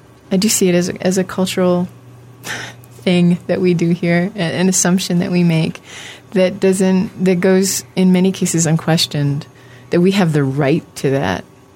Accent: United States; For me, it was, as an American who expects to live a very long time, there was something incredibly true and humbling

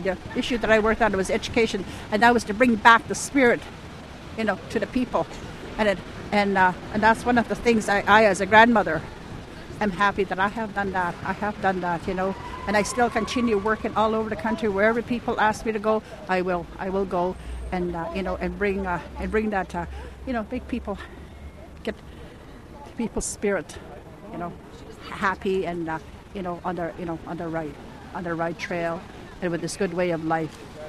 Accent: Alberta, Canada; now in Toronto, Canada; I'm originally from Alberta, but I've been here since the 60s.

